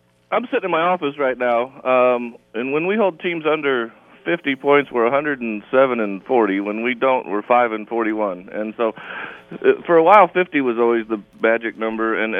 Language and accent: English; Port Byron, Illinois, United States; but I'm from Port Byron, Illinois. I'm a Riverdale Ram.